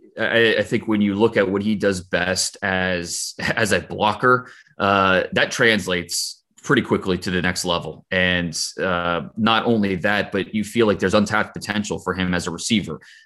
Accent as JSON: {"language": "English", "region": "Ohio", "country": "United States", "tie": "born or raised there"}